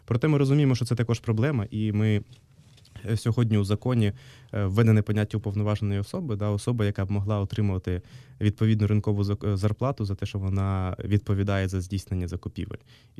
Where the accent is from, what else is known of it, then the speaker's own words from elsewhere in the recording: Poltava, Poltava Oblast, Ukraine; у моїй рідній Полтаві є інститут чи онкодиспансер